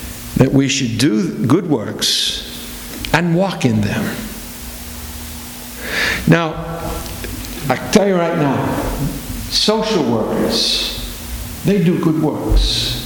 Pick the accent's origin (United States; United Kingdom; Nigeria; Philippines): United Kingdom; Wales; Welshman that I am, the Welsh accent is very lyrical, it has a musical quality.